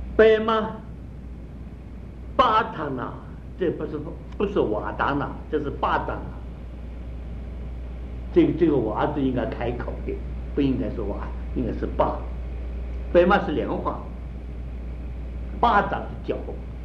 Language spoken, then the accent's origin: Chinese; Taiwan; 阿婆，我们台湾话叫阿婆了。